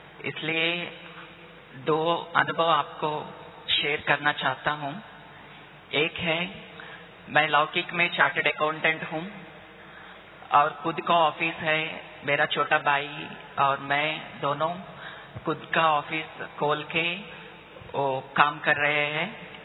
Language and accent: Hindi; Kakinada, Andhra Pradesh, India; Hindi is a second language; मैं आंध्र प्रदेश के काकीनाडा सब जोन के मुमड़वरम सेंटर का हूँ, वहां से आया हूँ।